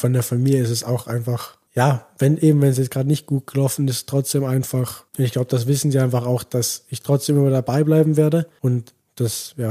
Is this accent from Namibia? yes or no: no; Switzerland; Also bei uns in der Schweiz oft so, dass du im Jahrgang einen hast, der vorne weg schwimmt